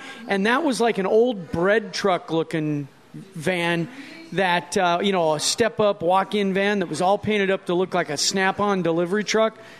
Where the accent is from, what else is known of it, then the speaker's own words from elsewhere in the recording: Scottsdale, Arizona, United States; also born or lived in Omaha; I'm actually from Scottsdale and Omaha.